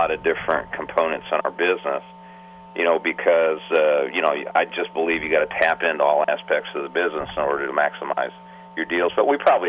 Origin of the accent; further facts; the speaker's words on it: Kentucky, United States; I'm from Kentucky.